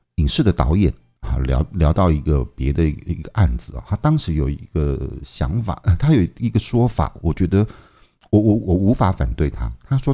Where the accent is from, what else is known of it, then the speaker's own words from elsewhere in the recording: Zhejiang, China; 我回浙江，其实我老家讲的话我是有一点点听不懂的，一点点、我大概能够听懂60%，很奇怪哦，明明是我的老家、可是我小时候其实因为我父亲也没有乡音，